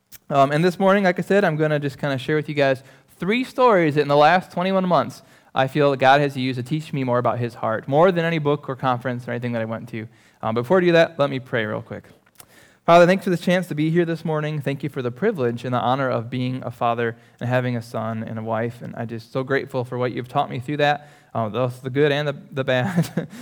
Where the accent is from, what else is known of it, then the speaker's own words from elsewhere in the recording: Michigan, United States; moved away as an adult; But I grew up in Michigan, loved Michigan, went to school there, came down here, and it was just an awesome experience.